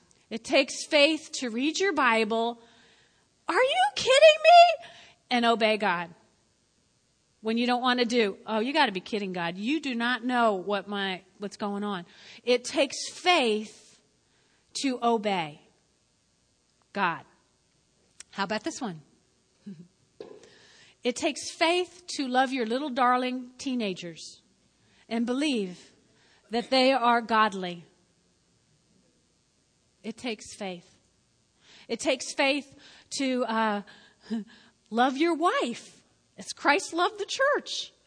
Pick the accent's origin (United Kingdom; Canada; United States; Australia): United States; New Jersey; I'm from North Jersey.